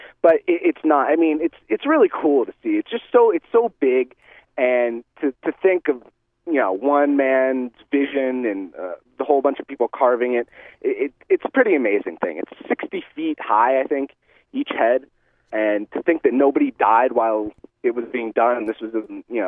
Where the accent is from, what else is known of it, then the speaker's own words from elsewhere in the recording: California, United States; I'm from California.